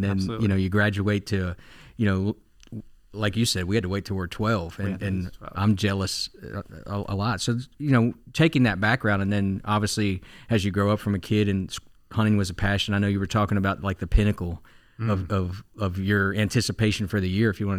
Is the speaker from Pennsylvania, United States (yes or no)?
yes; Pennsylvania, United States; And you talk about, like, where are you from? Pennsylvania. You ever been to Potter County?